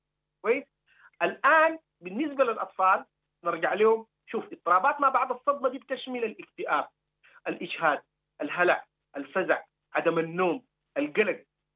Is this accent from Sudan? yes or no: yes; Sudan; أنا كمواطن سوداني.